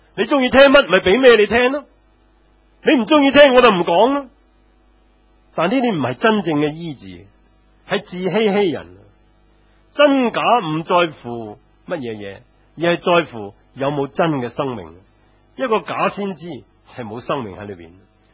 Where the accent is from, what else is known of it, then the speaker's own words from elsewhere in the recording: China; 正如我们中国人说狗是长不出象牙的